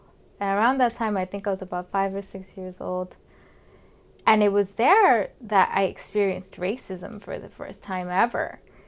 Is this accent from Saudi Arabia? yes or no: yes; Saudi Arabia; I was born in Saudi Arabia by the Red Sea, and growing up in Saudi Arabia was a very isolating experience